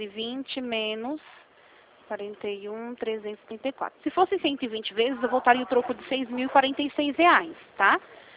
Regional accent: Rio Claro, São Paulo, Brazil; Sou de Rio Claro

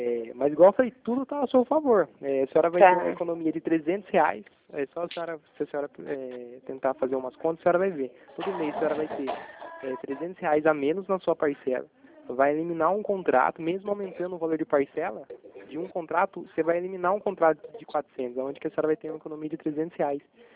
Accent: Itatiba, São Paulo, Brazil; eu sou daqui de Itatiba

